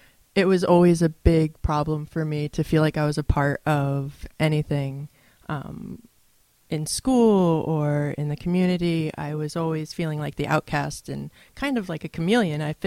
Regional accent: Saugerties, New York, United States; For me, I grew up locally. I grew up in Saugerties, and my use progressed really fast.

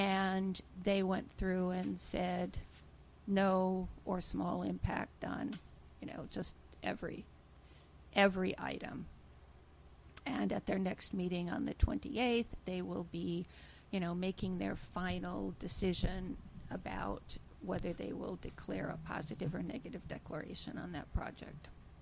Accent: Holland, Michigan, United States; also born or lived in North Carolina, United States / New York, United States; Well, I grew up in Holland, Michigan.

